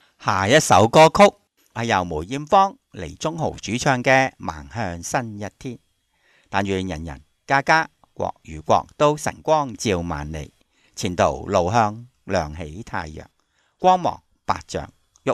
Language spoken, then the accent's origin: Cantonese; Hong Kong; 我哋香港人见到面坐坐，你有你行，我有我行